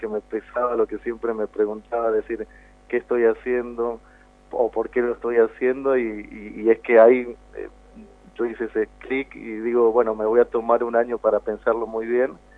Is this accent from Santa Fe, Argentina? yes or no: no; Buenos Aires Province, Argentina; born there; now in Villa Mercedes, Argentina; Sí, yo nací en provincia de Buenos Aires. Uh-huh. Y aquí en Villa Mercedes estoy hace 3 años.